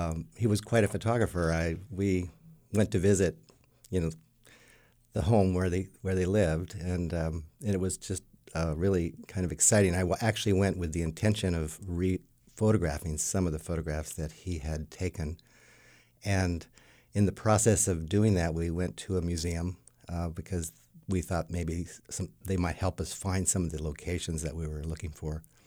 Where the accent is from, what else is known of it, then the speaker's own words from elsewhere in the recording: Hemet, California, United States; born there; Well, he grew up in Hemet. I was born in Hemet.